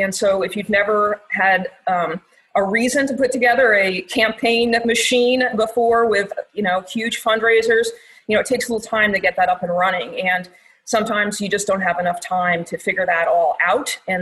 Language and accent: English; New York, United States; I grew up in upstate New York. Woodstock was in my school district.